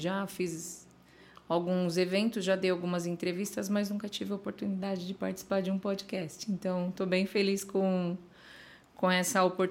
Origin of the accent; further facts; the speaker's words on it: Osasco, São Paulo, Brazil; born there; Nasci em Osasco e moro em Osasco. Já morei em outros lugares, mas sou moradora de Osasco.